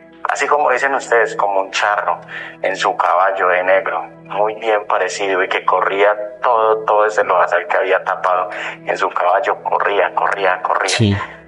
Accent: Medellín, Antioquia, Colombia; nosotros somos de Medellín

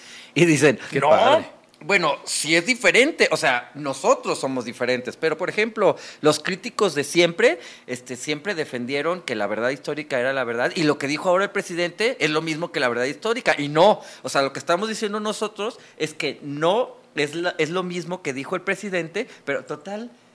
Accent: Jalisco, Mexico; Oriundo de Jalisco.

